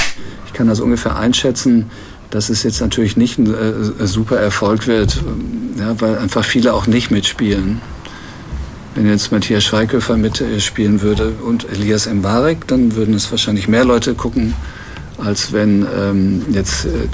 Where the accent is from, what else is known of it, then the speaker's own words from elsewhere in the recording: North Rhine-Westphalia, Germany; das Ruhrgebiet als meine Heimat ist mir einfach näher als Rom.